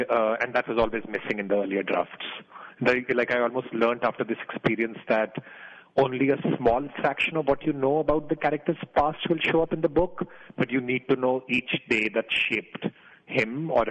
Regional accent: the Himalayas, India; my thrust came from my particular background, which is growing up in India in the Himalayas

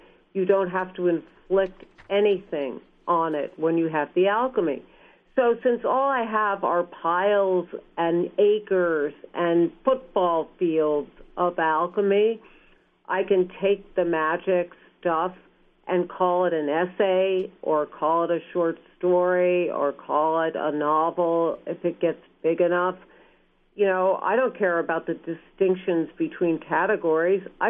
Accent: California, United States; moved away; my California sensibility was suspect in this little town, and that just because we came from California, that that brought along a lot of negative baggage with us.

